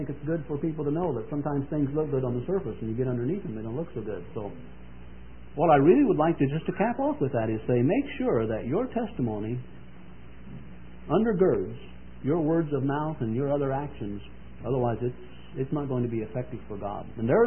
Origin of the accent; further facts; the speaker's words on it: Oshkosh, Wisconsin, United States; I was down in Missouri, southern Missouri one time, and somebody found out I was from Oshkosh.